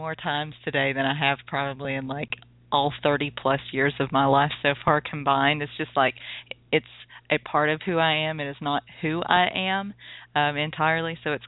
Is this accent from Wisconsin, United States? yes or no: no; Tennessee, United States; You know, I'm from Tennessee